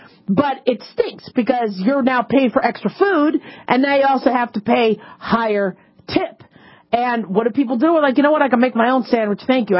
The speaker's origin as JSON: {"language": "English", "town": "Las Vegas", "region": "Nevada", "country": "United States", "tie": "born or raised there", "said": "You know, I grew up in Vegas in the 80s when you would have $3.99 dinners, $2.99 lunch, $1.99 breakfast, right?"}